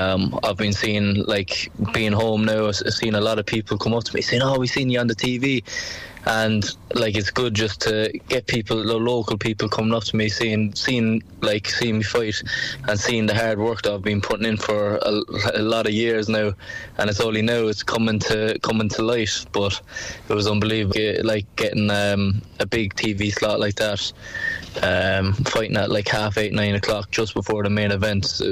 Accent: Douglas, Munster, Ireland; I'm from Douglas, but we were always obviously down around Mahon

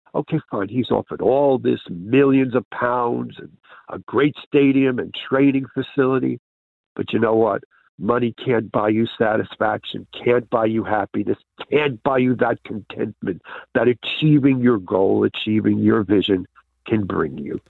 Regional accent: New York City, New York, United States; now in Carluke, United Kingdom; No, I'm calling from Carluke. I'm originally from New York City.

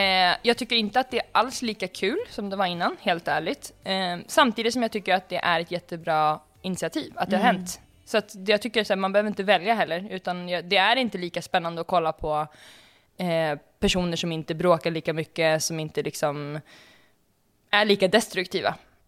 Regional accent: Uppsala, Uppsala County, Sweden; born there; Jag är ju född i Uppsala och har väldigt mycket vänner där

